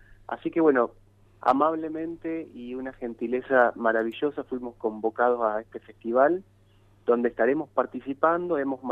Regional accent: Casilda, Santa Fe, Argentina; now in Buenos Aires, Argentina; Yo soy casildense.

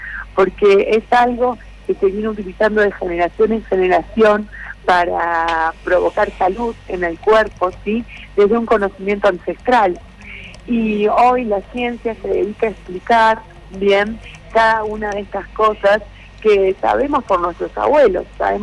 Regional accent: Neuquén, Argentina; also born or lived in Europe; me formé en Europa durante 10 años, retorné hace un año y soy neuquina

